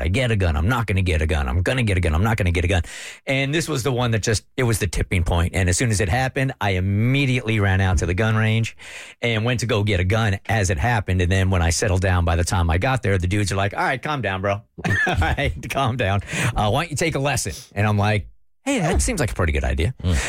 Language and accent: English; San Diego, California, United States; so I grew up in San Diego where guns in the part of San Diego that I grew up in just weren't part of the culture. Now, I live in the South now.